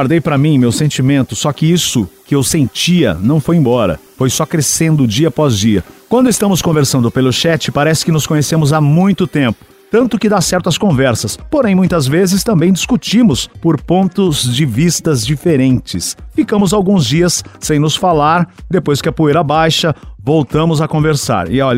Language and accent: Portuguese; Minas Gerais, Brazil; sou mineiro, 24 anos, libriano.